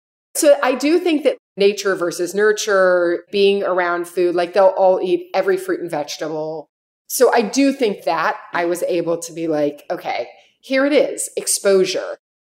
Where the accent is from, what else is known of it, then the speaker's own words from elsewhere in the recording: Kentucky, United States; I'm from Kentucky. My grandparents were into farming, growing their own food.